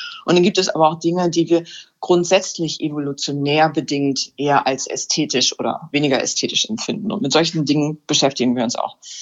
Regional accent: Hänigsen, Lower Saxony, Germany; now in Burgdorf, Germany; Ich komme ursprünglich aus Henigsen und Burgdorf war ja fast schon immer die große Stadt für mich da.

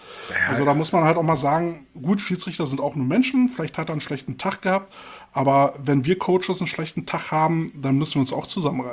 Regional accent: Berlin, Germany

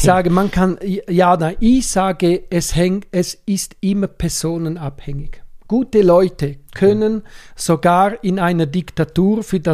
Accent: Switzerland; bei uns in der Schweiz ist das nicht so.

